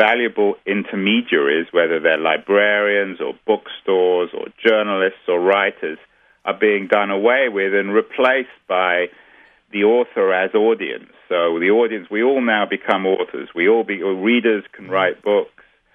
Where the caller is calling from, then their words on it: California, United States; I'm calling from California, which I would guess is in a much worse state in terms of libraries than Wisconsin.